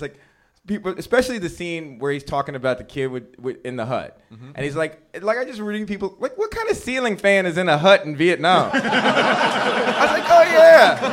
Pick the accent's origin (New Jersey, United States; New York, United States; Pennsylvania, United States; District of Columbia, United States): District of Columbia, United States; Washington; I'm from Washington D.C., and then there was a show there that was like completely sold out.